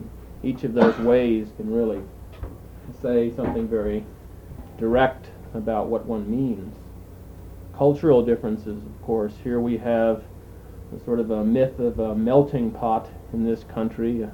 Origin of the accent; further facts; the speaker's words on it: Texas, United States; My background in Latin America really stems from a long interest that I've had growing up in South Texas.